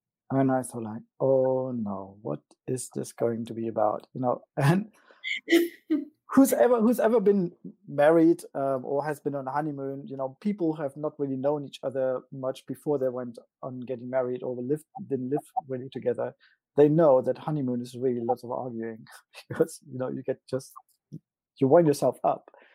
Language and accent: English; Germany; Well, I am actually from East Germany. Some people ask me why I'm saying East Germany, because actually the country I lived in doesn't exist anymore. I was 15 when the Berlin Wall came down